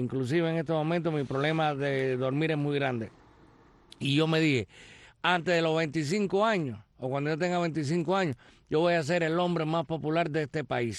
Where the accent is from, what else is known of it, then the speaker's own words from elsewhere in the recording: Caibarién, Villa Clara, Cuba; also born or lived in Havana; Yo me crié, yo nací en Caibarín